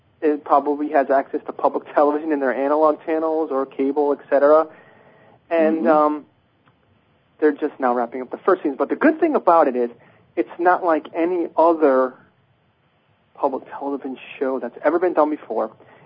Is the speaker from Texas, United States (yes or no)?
no; Connecticut, United States; I'm from Connecticut.